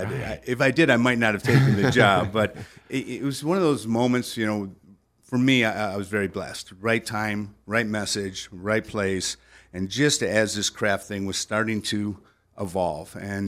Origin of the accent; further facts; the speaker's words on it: Port Huron, Michigan, United States; I grew up in Port Huron, Michigan, right on the Sarnia, Ontario border.